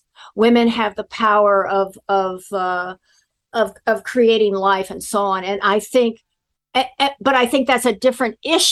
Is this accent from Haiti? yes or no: yes; Haiti; I was brought up in Haiti.